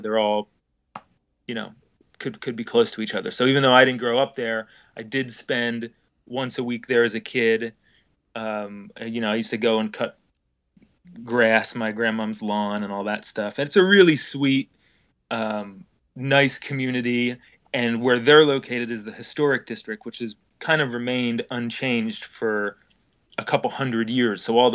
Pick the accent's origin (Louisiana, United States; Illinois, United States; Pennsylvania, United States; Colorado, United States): Pennsylvania, United States; Philadelphia; So this is … speaking. I'm from Philly and the surrounding areas of Philly.